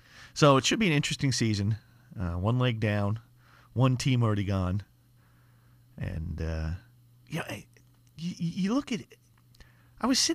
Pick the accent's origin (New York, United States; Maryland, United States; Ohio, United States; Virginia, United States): New York, United States; Staten Island; Now, I grew up in Staten Island, so I know what I talk of when I talk of Staten Island and women from Staten Island.